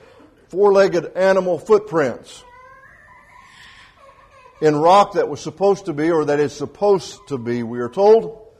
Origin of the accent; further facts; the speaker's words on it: Bedford, Indiana, United States; so I didn't know something about that growing up in Bedford and Lawrence County, Indiana, the limestone capital of the world, as we like to boast.